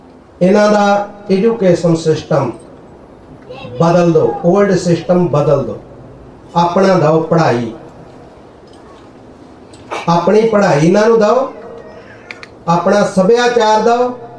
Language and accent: Punjabi; Uttar Pradesh, India; born there; moved away; ਮੈਂ ਪੰਜਾਬੀ ਨਹੀਂ ਪੜ੍ਹਿਆ, ਮੈਂ ਹਿੰਦੀ ਅਤੇ ਸੰਸਕ੍ਰਿਤ ਪੜ੍ਹਿਆ, ਮੈਂ ਪੰਜਾਬੀ ਨਹੀਂ ਪੜ੍ਹਿਆ, ਕਿਉਂਕਿ ਮੇਰਾ ਜਨਮ ਯੂਪੀ ਇਲਾਕੇ ਦਾ, ਮੇਰੇ ਮਾਤਾ ਪਿਤਾ ਪੰਜਾਬ, ਘਰ ਮੈਨੂੰ ਹਿੰਦੀ ਬੋਲਣ ਨਹੀਂ ਸੀ ਦਿੰਦੇ, ਉਹ ਪੰਜਾਬੀ ਬੋਲਦੇ ਹੀ ਸਾਰੇ, ਨਵੇਂ ਇੱਥੇ ਆ ਕੇ ਪੜ੍ਹਿਆ ਹੈ।